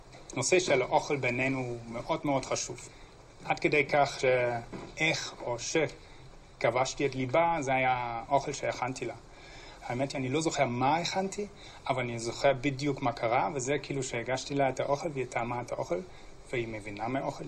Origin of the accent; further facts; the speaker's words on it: Germany; Hebrew is a second language; moved away as an adult; now in Israel; אני במגרמניה, אני 7 שנים בארץ, ועשיתי עלייה רשמית לפני 5 שנים אחרי שעברתי תהליך גיור